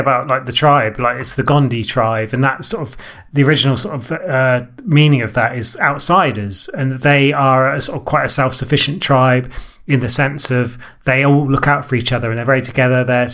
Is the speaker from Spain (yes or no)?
no; United Kingdom; And being a British podcast with three British men, it's quite sobering to see this and think, oh yeah, that's part of our heritage.